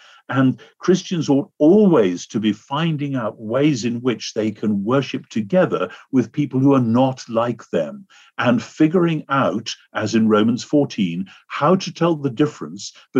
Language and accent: English; United Kingdom; now in United States; It's very difficult for this reason, that in America, I find as a Brit, if I say things which some people construe as critical, this is not well received.